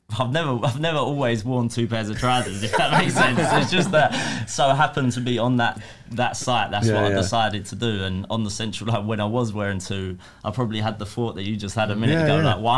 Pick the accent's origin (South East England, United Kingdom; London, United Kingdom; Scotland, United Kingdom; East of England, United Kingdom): East of England, United Kingdom; So I'm from Essex. I come from a hard-working family.